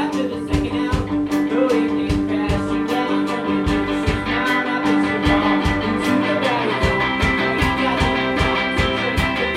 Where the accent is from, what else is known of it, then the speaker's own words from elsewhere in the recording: Denton, Texas, United States; we're from Denton, Texas, and we have a new album